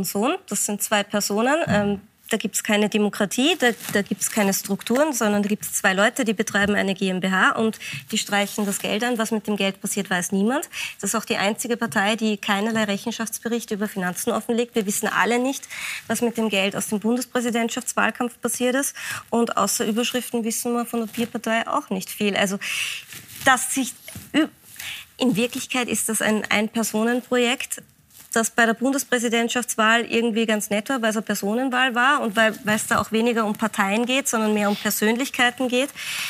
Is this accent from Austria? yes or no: yes; Salzburg, Austria; Ich bin eine gebürtige Salzburgerin